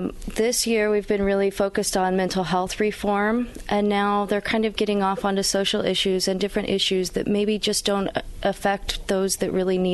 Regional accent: Packwood, Iowa, United States; now in Knoxville, United States; Bob, I'm really from originally from Packwood, Iowa. Currently, I live in Knoxville. We've been here for about 6.5 years.

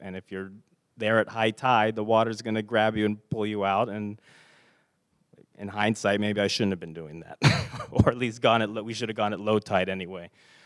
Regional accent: Arlington, Virginia, United States; And I'm from Arlington, Virginia, right outside of D.C., so I know all the monuments.

